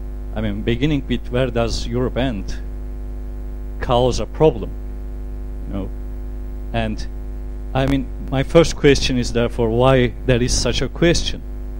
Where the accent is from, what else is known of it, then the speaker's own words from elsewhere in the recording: Turkey; I'm from Turkey.